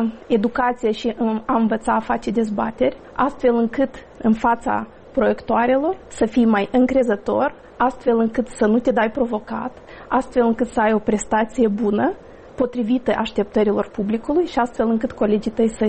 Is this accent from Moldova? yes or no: yes; Bălți, Moldova; L-am felicitat pe Renato Osatăi pentru că vin din Bălți și îl cunosc mai bine pe Renato Osatăi.